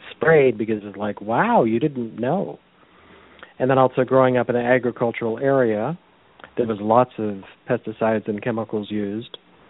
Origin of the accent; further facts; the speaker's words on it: California, United States; So I have had as a child, because I grew up near the Salinas Valley, we would drive through the Salinas Valley on the way to visit my grandparents up in the San Francisco Bay Area